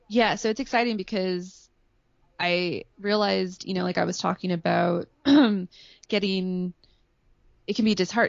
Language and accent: English; Mercedes, Texas, United States; everything I do is inherently Mexican American from growing up in Mercedes, Texas.